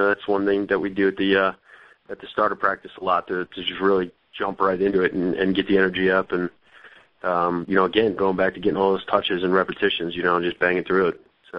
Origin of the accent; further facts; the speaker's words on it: Cleveland, Ohio, United States; that's just kind of the nature of, you know, growing up in Cleveland, Ohio back